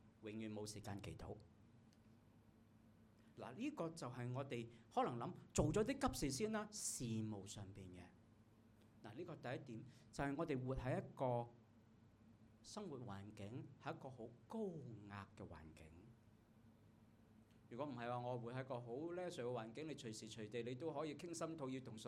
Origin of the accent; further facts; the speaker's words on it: Hong Kong; 你知我哋香港人好忙碌噶嘛？